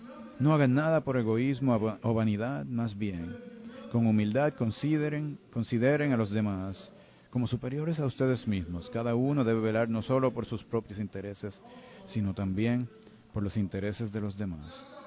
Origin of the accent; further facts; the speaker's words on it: New York, United States; Mi crianza, ustedes saben que soy de Nueva York.